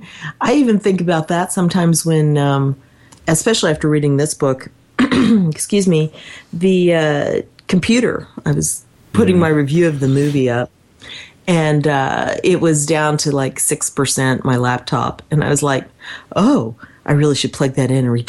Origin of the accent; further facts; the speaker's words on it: Kansas, United States; I grew up in Kansas.